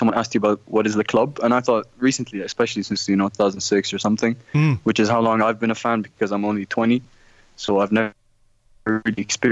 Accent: Jordan; I'm from Jordan.

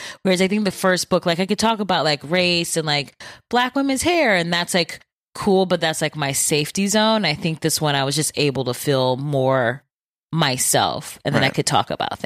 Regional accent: Bedford Heights, Ohio, United States; also born or lived in Solon, Ohio; I grew up in Bedford Heights and then moved to Solon for high school. But then I went to Gilmore Academy, but I lived in Solon.

